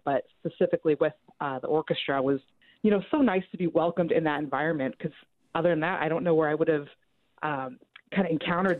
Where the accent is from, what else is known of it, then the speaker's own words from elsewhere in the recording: Coeur d'Alene, Idaho, United States; Yeah, so I was born and raised in Coeur d'Alene, Idaho, and went to Canfield Middle School, Coeur d'Alene High School, did all my formal band training there